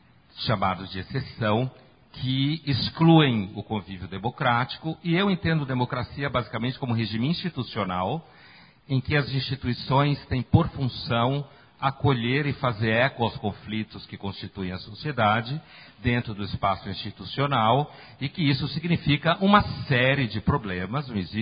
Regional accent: Pernambuco, Brazil; Eu sou pernambucano

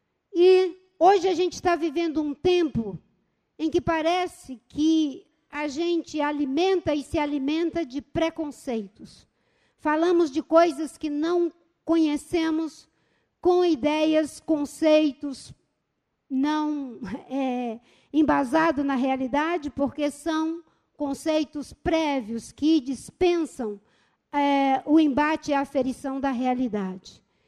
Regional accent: Seringal Bagaço, Acre, Brazil; born there; mas eu nasci no Bagaço, no Seringal Bagaço. Meu pai é seringueiro.

